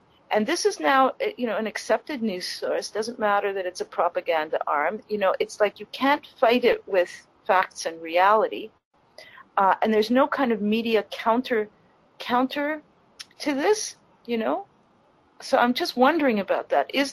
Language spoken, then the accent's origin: English; Canada; I'm from Canada.